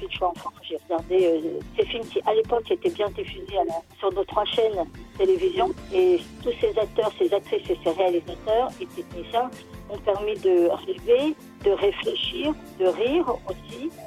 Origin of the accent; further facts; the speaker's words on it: Normandy, France; born there; Alors d'abord, je suis née en Seine-Maritime et j'habite en Île-de-France.